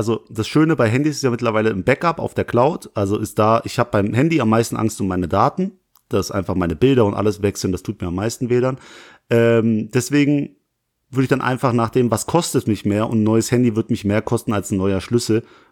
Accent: Langweiler, Germany; Ich komme aus Langweiler, da wohne ich.

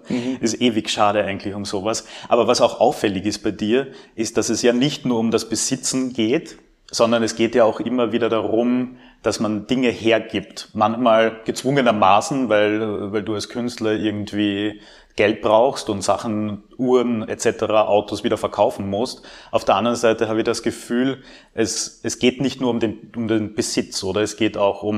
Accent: Carinthia, Austria; Flutlicht fahren bei uns in Kärnten.

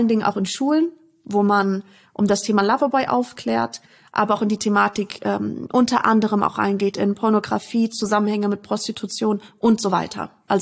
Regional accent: Neuwied, Rhineland-Palatinate, Germany; Ich bin gebürtige Neuwiederin, ich bin hier aufgewachsen

